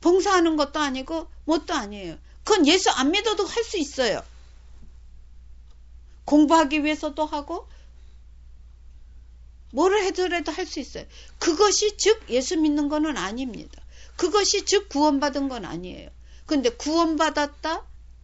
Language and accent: Korean; South Korea; now in Japan; 제가 일본에서 사는데, 일본 사람들이 얼굴을 보기엔 똑같지만 그 사람들이 이제 주위에서 다 내가 한국 사람인 거 알잖아요.